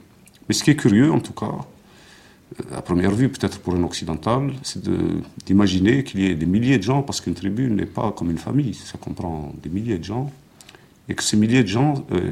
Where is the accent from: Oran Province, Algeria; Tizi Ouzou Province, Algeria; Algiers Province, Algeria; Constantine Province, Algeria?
Constantine Province, Algeria; Constantine; born there; Je suis né à Constantine.